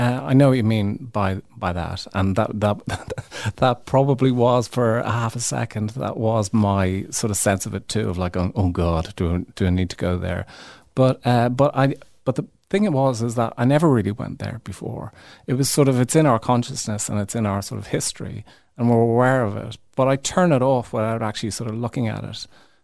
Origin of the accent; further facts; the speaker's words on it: Ireland; So, yeah, I thought that was very, very important for me to do as an Irish person, I guess.